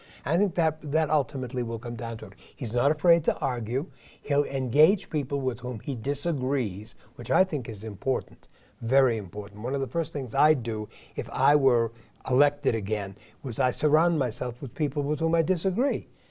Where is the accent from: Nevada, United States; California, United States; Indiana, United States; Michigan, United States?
Nevada, United States; Reno; He's from Las Vegas. I'm from Reno. There's a difference.